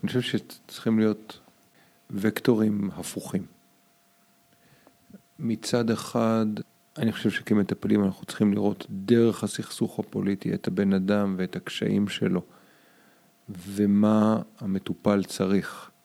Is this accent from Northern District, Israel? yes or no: no; Holon, Tel Aviv District, Israel; גדלתי בחולון מוקף שורדי שואה, שהיידיש הייתה השפה שככה דיברו אותה